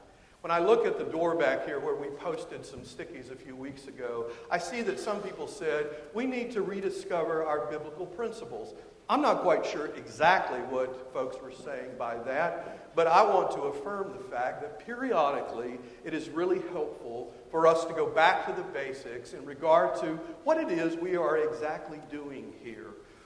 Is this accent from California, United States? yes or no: no; Texas, United States; You know, I'm from Texas, and rebooting to me means something that probably doesn't mean to you.